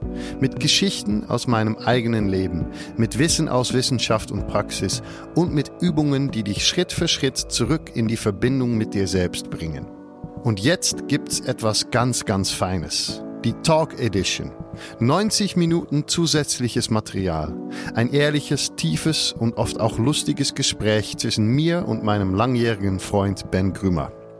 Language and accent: German; Netherlands; German is a second language; Ich bin Holländer